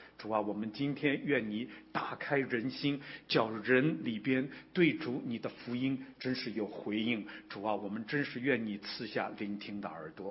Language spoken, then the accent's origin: Chinese; China; moved away as an adult; now in Houston, United States; 是远渡重洋，那么从中国大陆就是来到美国。那我到美国的来的时候呢，我是为了读书求学的。